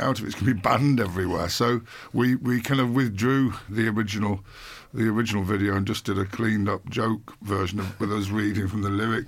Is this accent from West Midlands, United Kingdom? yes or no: no; Blackpool, North West England, United Kingdom; I grew up in Blackpool, and Blackpool was quite sort of lots of neon, and it was quite sleazy around Blackpool.